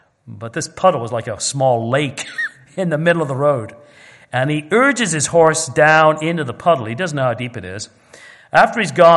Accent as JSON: {"language": "English", "region": "England", "country": "United Kingdom", "tie": "born or raised there", "said": "I remember doing this when I grew up in England."}